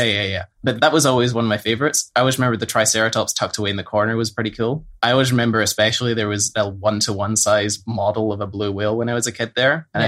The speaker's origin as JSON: {"language": "English", "town": "Bristol", "region": "South West England", "country": "United Kingdom", "tie": "born or raised there", "moved": "yes", "said": "where I grew up in Bristol, especially when I was in England."}